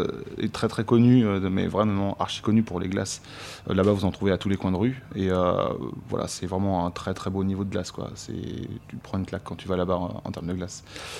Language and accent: French; Le Mans, Pays de la Loire, France; Je suis du Mans